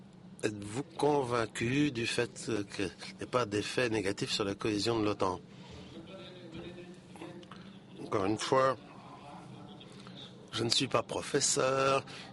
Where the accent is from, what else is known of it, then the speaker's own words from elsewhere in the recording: Kazakhstan; Je viens du Kazakhstan.